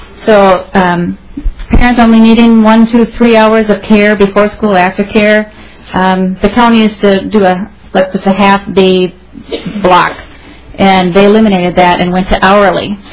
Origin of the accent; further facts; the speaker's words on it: Fergus Falls, Minnesota, United States; And I'm from Fergus Falls, Minnesota, West Central Minnesota